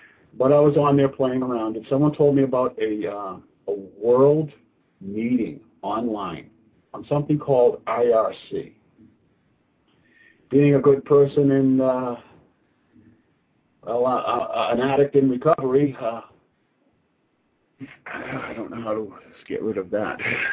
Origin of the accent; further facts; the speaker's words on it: Massachusetts, United States; I'm from the Central Mass area.